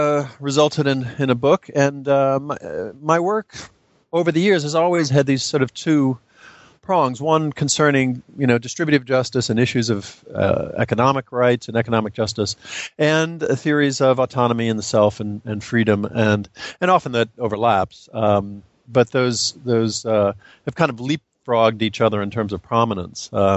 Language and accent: English; New Orleans, Louisiana, United States; I come from, I grew up in New Orleans, which in the last few years has become a poignant fact about me and my family. But went to college, finished at the University of New Orleans.